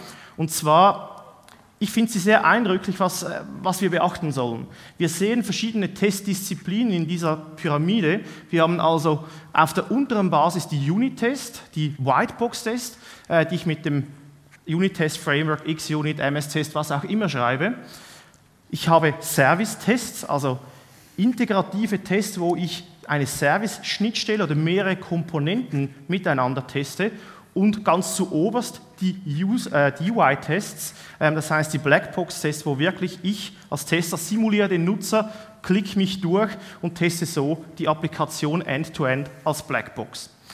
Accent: Switzerland; ich arbeite bei Fortecture, und wie man unschwer erkennen kann, ich komme aus der Schweiz.

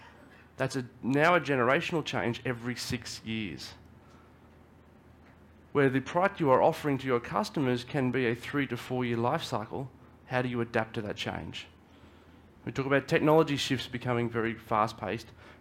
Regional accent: Australia; moved away; As I said, I'm originally from Australia.

